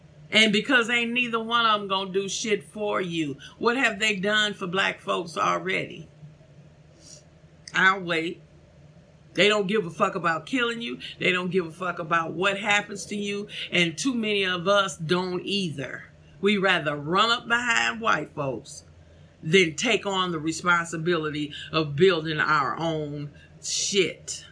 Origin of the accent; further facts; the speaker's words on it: St. Louis, Missouri, United States; I'm from St. Louis originally.